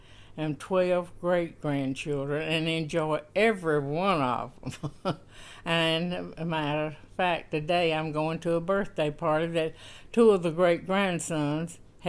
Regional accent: Efland, North Carolina, United States; Well, I was born in Eflin, lived there all my life, and went to school at Eflin for 11 years, and graduated in 1944

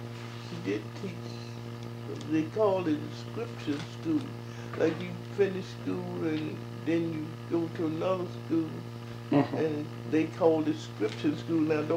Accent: South Hill, Virginia, United States; I was from South Hill.

